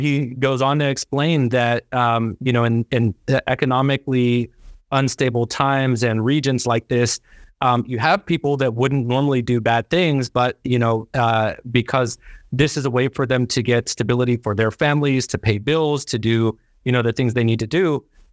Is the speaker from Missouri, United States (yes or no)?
no; Pittsburgh, Pennsylvania, United States; growing up in Pittsburgh and kind of the bust of the steel industry, I remember how that economic stability bred physical instability in neighborhoods that were once thriving